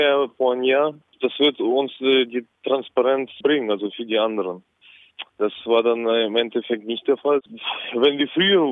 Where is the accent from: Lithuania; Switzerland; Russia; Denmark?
Russia; Und das ist bei uns in Russland noch nicht das Thema.